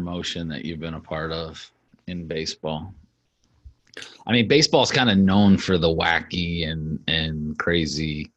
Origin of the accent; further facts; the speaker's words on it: Pennsylvania, United States; I grew up in Pennsylvania.